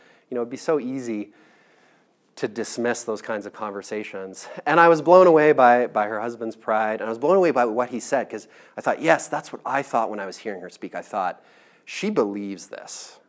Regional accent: Canada; I'm a Canadian. I should have mentioned this. I'm a Canadian.

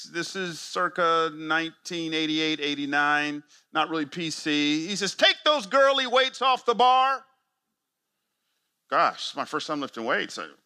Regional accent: Atlanta, Georgia, United States; I grew up in Atlanta, and I remember going out for spring football

